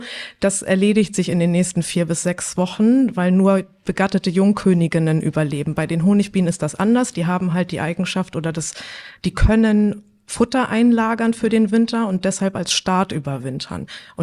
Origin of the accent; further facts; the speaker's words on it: Hamburg, Germany; now in Nordfriesland, Germany; Ich bin eigentlich eine Hamburgerin, bin jetzt seit 10 Jahren in Nordfriesland. Mein Papa ist Nordfriese, ich war zwischendurch schon mal hier auch auf einer Schule in Bredstedt.